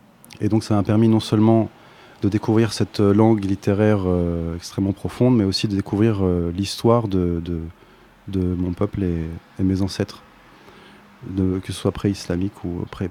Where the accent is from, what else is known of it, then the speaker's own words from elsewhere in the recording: France; born there; also born or lived in Lebanon; je suis fils d'immigrés libanais, né dans l'exil. Je suis né en France et je suis né belge en France. J'ai vécu aussi un peu au Liban.